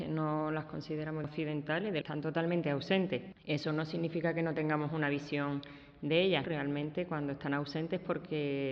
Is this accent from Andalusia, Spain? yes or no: yes; Seville, Andalusia, Spain; soy andaluza, sevillana, antropóloga, trabajo en la Universidad de Sevilla